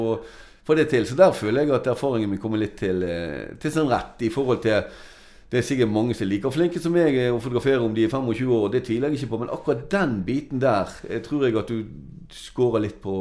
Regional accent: Alversund, Vestland, Norway; så er jo jeg lokal, født og oppvokst i Alversund i 1961, og har bodd der i alle de 57 årene siden den tid, sant? Mm. Det blir 58 år nå til sommeren.

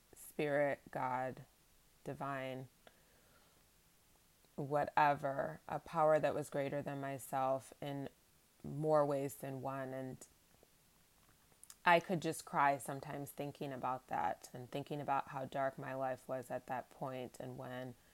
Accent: Ann Arbor, Michigan, United States; I'm from Ann Arbor, Michigan. I lived there for a long period of time, went to school there, got my bachelor's and my master's from the University of Michigan

